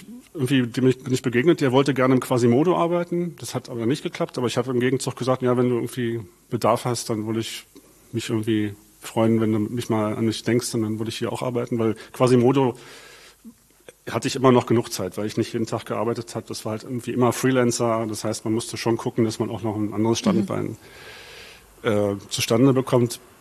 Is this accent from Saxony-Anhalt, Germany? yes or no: no; Berlin, Germany; Also ich bin gebürtiger Berliner, Westberliner. Damals gab es da die Mauer noch. bin in Zehlendorf groß geworden. Genauer gesagt in Dahlem war mein Elternhaus.